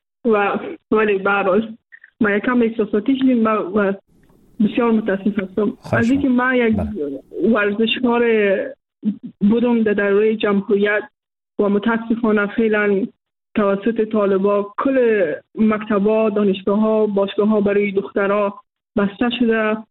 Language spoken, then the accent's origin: Persian; Afghanistan; من به عنوان یک دختر افغانستان که در افغانستان به دنیا آمدیم، در افغانستان بزرگ شدیم